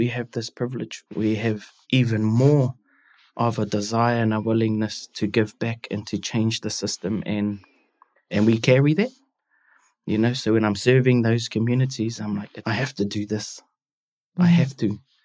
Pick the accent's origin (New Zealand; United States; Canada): New Zealand; Waikare, Northland; also born or lived in Kawakawa; growing up, I was born in Kawakawa. My parents ran the school in the bush in Waikare. And so my pito was buried up there.